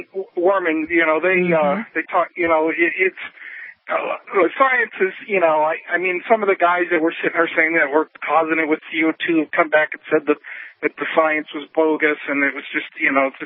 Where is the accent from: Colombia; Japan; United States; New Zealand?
Japan; I told you I grew up in Japan in high school, and I was in a couple big ones when I was over there